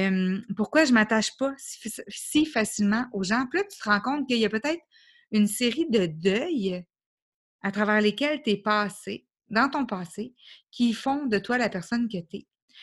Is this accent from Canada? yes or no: yes; Quebec, Canada; je suis née au Québec. J'ai grandi pendant des années au Québec aussi.